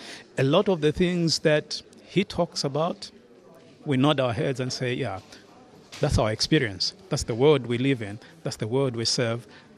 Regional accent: Zambia; I'm from Zambia.

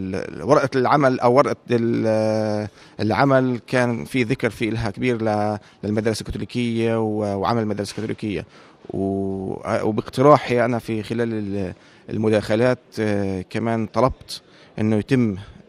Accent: West Bank, Palestine; مش بس القدس وبيت لحم اللي انا جاي تقريبا منهم

